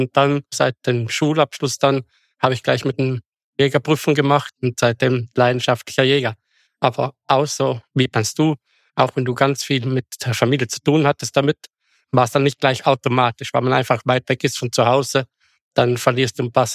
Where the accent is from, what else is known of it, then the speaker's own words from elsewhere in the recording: South Tyrol, Italy; Vielleicht kann ich dann noch was sagen zum Reviersystem bei uns in Südtirol.